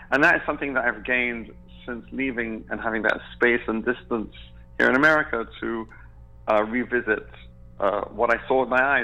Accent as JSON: {"language": "English", "country": "Israel", "tie": "born or raised there", "said": "So I grew up in Israel, junior high, high school. I served 3 years in the Israeli army, went to college there."}